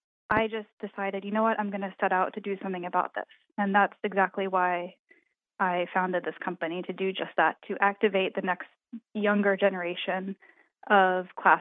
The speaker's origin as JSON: {"language": "English", "region": "Pennsylvania", "country": "United States", "tie": "born or raised there", "said": "My mom was my first piano teacher, and we grew up in Pennsylvania, and I would go to the Kimmel Center."}